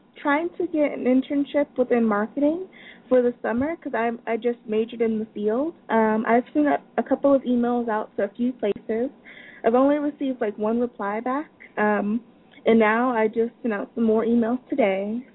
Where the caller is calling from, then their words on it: Florida, United States; Yes, I'm calling from Florida.